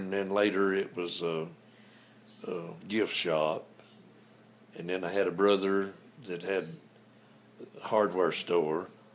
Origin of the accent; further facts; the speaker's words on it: United States; I was born in Jackson County, here on Cedar Creek, 1936.